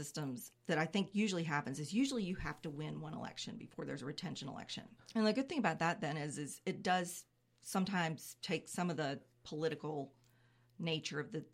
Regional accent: North Carolina, United States; I grew up in Wake County. Cool. My parents moved to North Carolina when I was 3 years old. My dad was with IBM, and it was part of that migration.

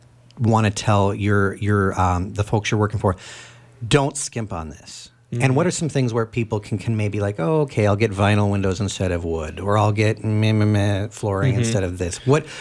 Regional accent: Colorado, United States; I grew up in Colorado where it was hotter, but it was drier. We didn't have AC.

